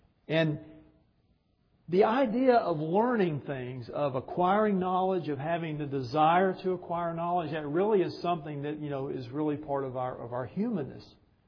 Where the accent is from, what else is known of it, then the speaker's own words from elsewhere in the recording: Georgia, United States; we grew up in Georgia. So we would go in the mountains in North Georgia and camp and trout fish.